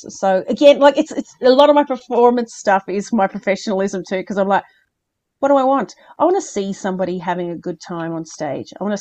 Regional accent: Ireland; So yeah. I do, you know, so between the Irish stuff, because I'm Irish, not good at it though.

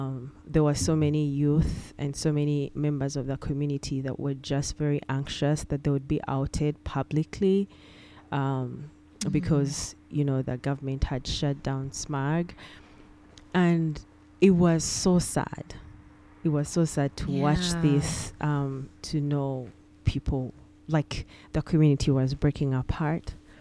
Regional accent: Uganda; I come from Uganda

